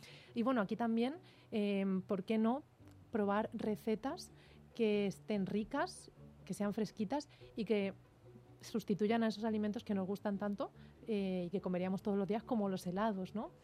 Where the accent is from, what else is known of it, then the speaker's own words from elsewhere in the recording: Torrevieja, Valencian Community, Spain; De Torrevieja.